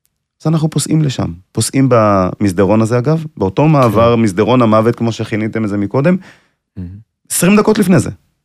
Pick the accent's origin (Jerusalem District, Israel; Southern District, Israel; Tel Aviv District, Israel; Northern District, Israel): Jerusalem District, Israel; Jerusalem; אני ילד ירושלמי